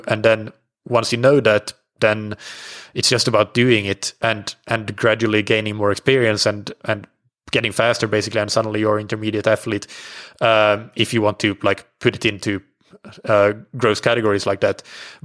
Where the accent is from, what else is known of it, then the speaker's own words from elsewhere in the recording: Finland; now in Portugal; I'm European. I'm based in Portugal. I'm from Finland.